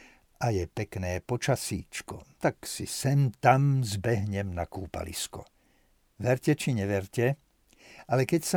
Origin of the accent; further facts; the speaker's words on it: Trnava, Trnava Region, Slovakia; Som rodený Trnavčan, to som zabudol spomenúť, a už niekoľko rokov bývam pri Piešťanoch v jednej malebnej dedinke.